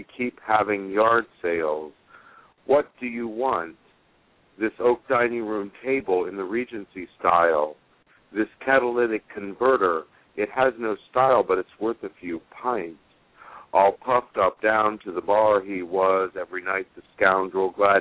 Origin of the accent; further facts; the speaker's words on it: Columbus, Ohio, United States; I'm from Columbus, Ohio.